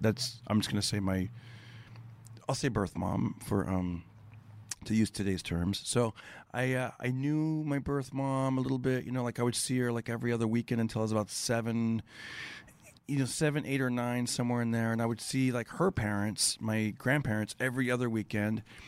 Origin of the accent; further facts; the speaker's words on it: Fresno, California, United States; my characters from, you know, growing up in Fresno